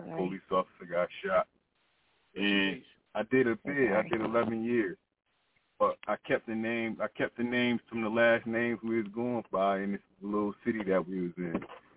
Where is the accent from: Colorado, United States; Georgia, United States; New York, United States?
New York, United States; Buffalo; I'm from Buffalo, New York.